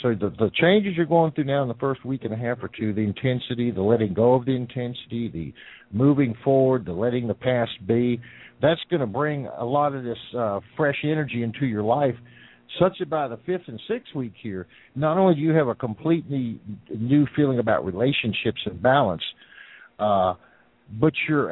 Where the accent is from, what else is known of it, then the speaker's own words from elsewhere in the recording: the South, United States; y'all, excuse me, I'm from the South.